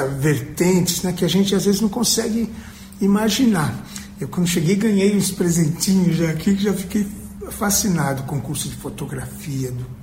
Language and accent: Portuguese; São Paulo, Brazil; eu também sou de São Paulo